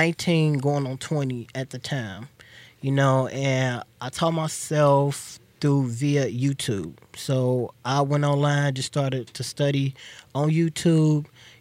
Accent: Gary, Indiana, United States; also born or lived in Chicago; I'm from, well, I was born in Chicago, but, you know, I was raised in Indiana of Gary.

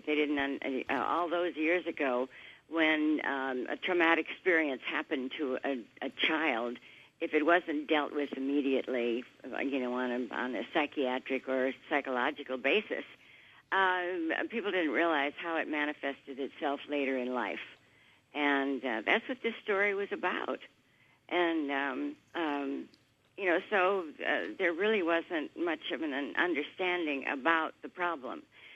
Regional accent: Minnesota, United States; now in Los Angeles, United States; No, but I'm from Minnesota, so I kind of keep a watch on what's going on over there. I was born in southern Minnesota, but I live in Los Angeles, in the Los Angeles area.

